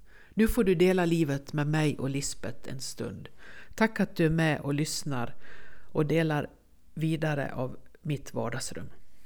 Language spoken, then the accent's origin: Swedish; Dalarna County, Sweden; accent: Dalarna dialect; Jag har alltid lite svårt med betoningarna. Tror det har med mitt dalmål att göra.